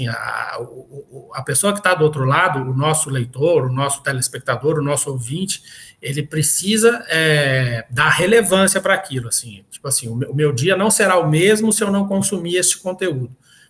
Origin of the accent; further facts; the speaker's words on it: Muzambinho, Minas Gerais, Brazil; born there; a minha mãe, que mora lá em Muzambi, em Minas Gerais, que foi na cidade onde eu nasci.